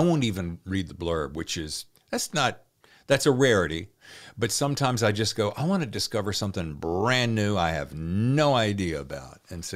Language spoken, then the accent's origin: English; the South, United States; that got my attention because I'm from the Dirty South.